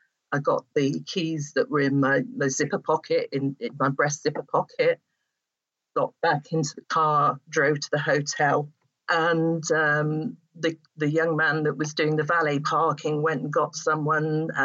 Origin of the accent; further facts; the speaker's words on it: England, United Kingdom; I said, well, I am English, actually.